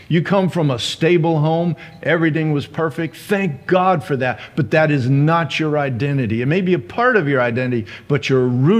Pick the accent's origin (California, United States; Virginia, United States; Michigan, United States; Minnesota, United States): Michigan, United States; Saginaw; born there; I was born in Saginaw, Michigan.